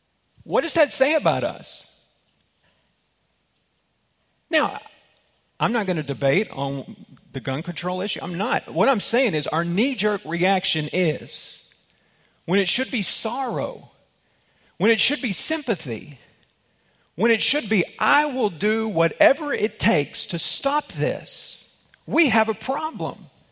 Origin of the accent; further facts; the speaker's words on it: Texas, United States; Born and raised in Texas, it just kind of, you know, whatever.